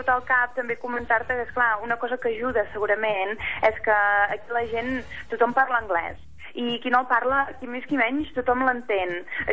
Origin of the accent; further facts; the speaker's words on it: Catalonia, Spain; now in Hong Kong; jo soc catalana